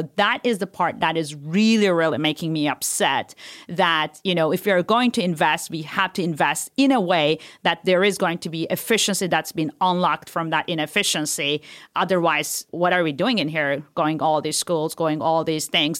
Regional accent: Turkey; English is a second language; And also in Turkey, I was born and raised in Turkey, we don't have the son.

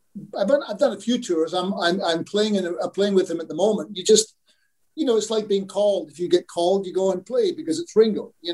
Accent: Australia; "Hey, where are you boys all from?" We said, "We're from Australia."

